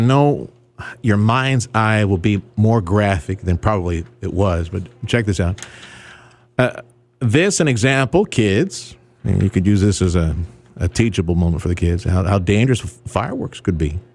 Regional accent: Houston, Texas, United States; growing up in Houston, my dad would take me out to Harris County, the county line, get some Black Cat.

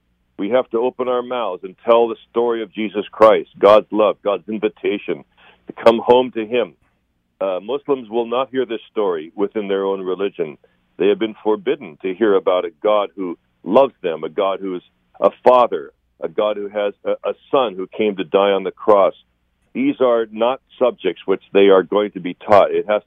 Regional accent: West Coast, United States; also born or lived in Kansas; I was born in Kansas, as were all my family before me. But my father raised us on the West Coast.

